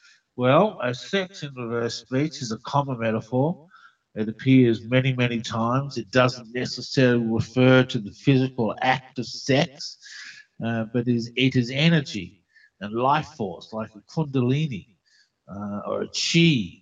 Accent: Australia; Good thing I'm an Aussie, isn't it?

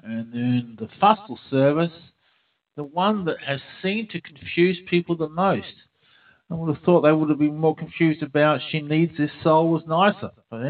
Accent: Australia; being an Australian, I'm a royalist.

